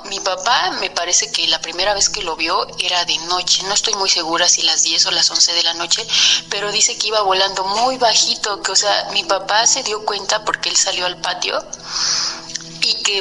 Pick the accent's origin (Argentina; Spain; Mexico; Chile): Mexico; Amecameca, Mexico State; Y soy originaria de Amecameca, Estado de México.